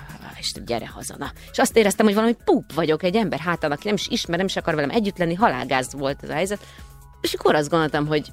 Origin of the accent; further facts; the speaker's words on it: Budapest, Hungary; Egy környéken laktunk. Zuglóiak vagyunk mind a hárman